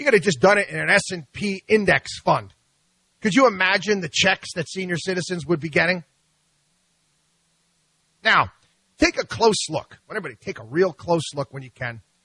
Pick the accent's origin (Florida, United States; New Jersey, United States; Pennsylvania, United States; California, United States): New Jersey, United States; born there; Listen, I was born in New Jersey.